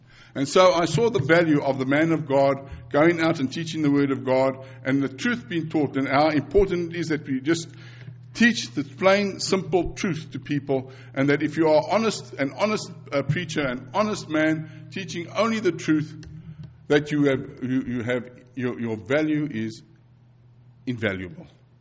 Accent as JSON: {"language": "English", "town": "Johannesburg", "region": "Gauteng", "country": "South Africa", "tie": "born there", "said": "I was born in Johannesburg on the 24th of April in 1953. That makes me exactly 55 years old now."}